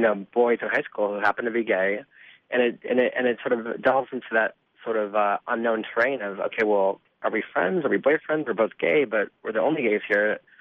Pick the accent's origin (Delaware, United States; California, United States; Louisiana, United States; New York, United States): California, United States; Los Angeles; I was raised in Los Angeles, but I'm one of those Americans who's never done the cross-country trip, with my parents.